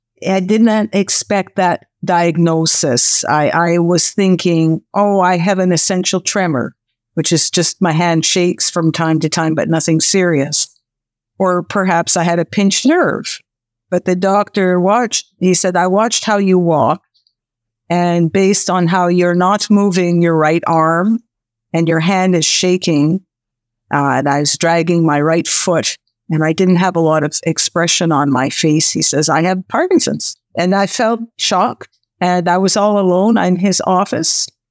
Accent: Toronto, Ontario, Canada; I'm from Canada, Toronto, Canada. I'm 64 years young.

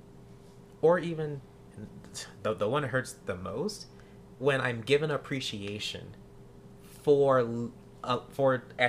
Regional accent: the South, United States; Like, where I grew up in the South, it's a thing.

